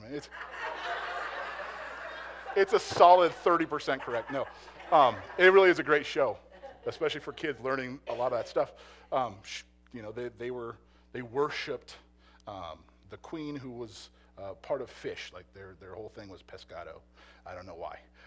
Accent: Las Vegas, Nevada, United States; Man, I was born and raised in Vegas, right? I didn't know racism.

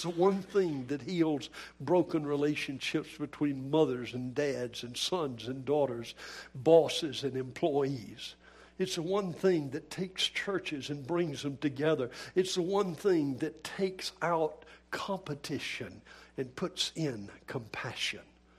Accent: Nevada, United States; I come from Nevada. Whoa. Wasn't born in Georgia. Thank you, God. Hallelujah. And I'm not from California.

